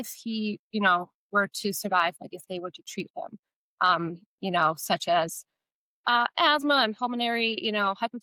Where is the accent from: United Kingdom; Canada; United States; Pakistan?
Canada; Well, I live in Calgary, Alberta, Canada. So I am Canadian.